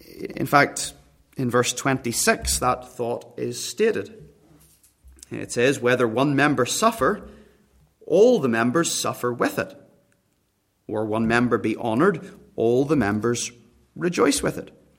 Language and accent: English; Northern Ireland, United Kingdom; now in Australia; Northern Ireland, my home country, here in Australia